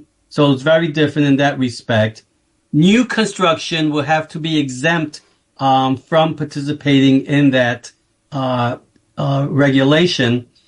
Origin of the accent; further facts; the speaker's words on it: New York City, New York, United States; And I've raised my family here, and I want to stay here. I was born and raised in East Harlem, and I think I should stay here for until the end, basically.